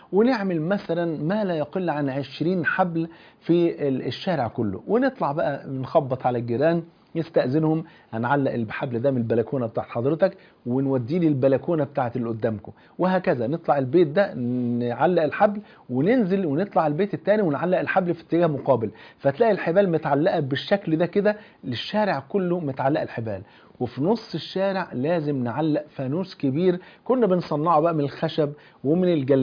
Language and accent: Arabic; Egypt; عندنا في مصر بيبقى الاماكن زحمه جدا جدا والناس مروحه، فانا بقف عند على كورنيش النيل، كنت عايش في منطقه اسمها مصر القديمه، فكنت عايش هناك في منطقه على النيل مباشره قريبه من النيل